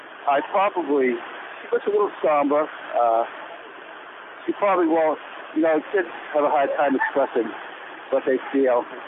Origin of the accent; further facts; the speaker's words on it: Dover, New Hampshire, United States; I'm from Dover, New Hampshire.